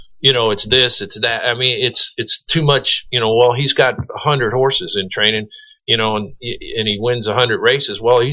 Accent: Omaha, Nebraska, United States; I'm from Omaha.

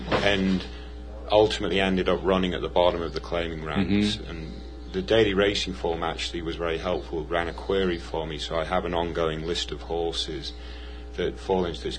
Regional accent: England, United Kingdom; I'm from England, so.

